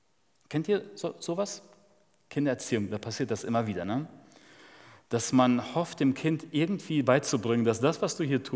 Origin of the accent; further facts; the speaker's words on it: Dortmund, North Rhine-Westphalia, Germany; Wir sind Dortmunder